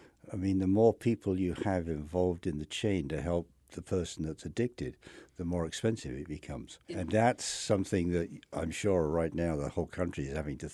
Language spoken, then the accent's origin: English; United Kingdom; I grew up in Britain, and this was a big issue, polio and then the iron lung.